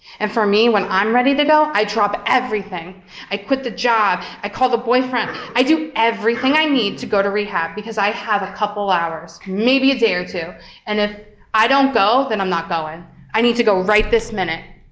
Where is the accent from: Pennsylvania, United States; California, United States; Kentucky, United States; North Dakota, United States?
Pennsylvania, United States; Bloomsburg; I thought I drank because I'm from Bloomsburg